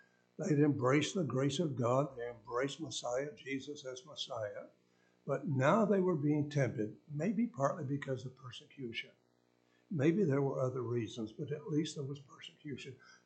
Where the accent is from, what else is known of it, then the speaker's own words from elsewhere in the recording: West Virginia, United States; This goes back many years ago in my home state of West Virginia.